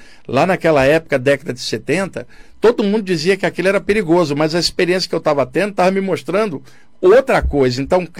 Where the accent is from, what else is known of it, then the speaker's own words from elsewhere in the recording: Rio de Janeiro, Brazil; now in São Paulo, Brazil; Mas eu estou morando em São Paulo, com milhões de pessoas, a maior cidade do país, né? Cresci no Rio, que é a segunda maior cidade, estou morando hoje na primeira cidade com mais gente aqui no país.